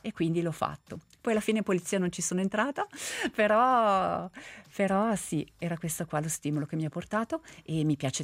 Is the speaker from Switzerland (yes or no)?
yes; Giubiasco, Ticino, Switzerland; io sono cresciuta a Giubiasco, conosco, so dove sono